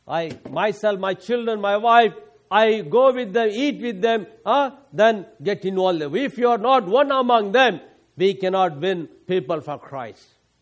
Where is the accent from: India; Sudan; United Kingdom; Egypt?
India; English is a second language; now in United States; Because I'm from India, I cannot drive in America, I should have international license.